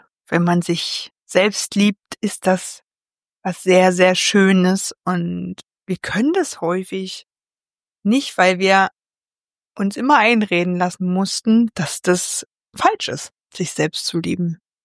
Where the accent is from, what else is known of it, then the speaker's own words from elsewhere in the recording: Saxony-Anhalt, Germany; in Sachsen-Anhalt, also in meiner alten Heimat.